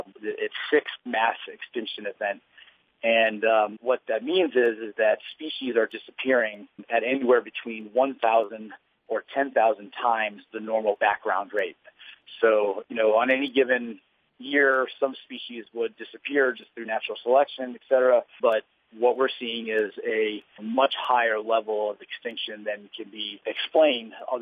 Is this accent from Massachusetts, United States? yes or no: no; Florida, United States; I grew up in Florida, and you know, had to deal with the loss of a lot of different special places due to sprawl and fisheries declining